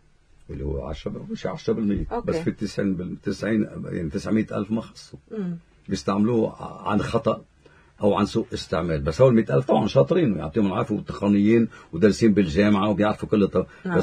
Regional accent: Lebanon; كان عندنا بلبنان

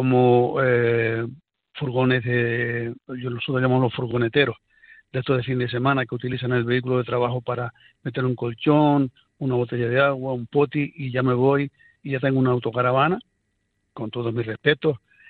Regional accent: Canary Islands, Spain; con el territorio fragmentado que somos las Islas Canarias, que yo no lo cambio por el continente

